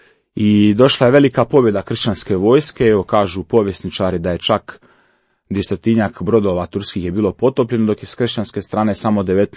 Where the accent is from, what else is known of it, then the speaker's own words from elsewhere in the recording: Dubrovnik, Dubrovnik-Neretva County, Croatia; trenutno sam na Kneži, župa Marije pomoćnice kršćana, Hercegovac, rođen i odrastao u Dubrovniku.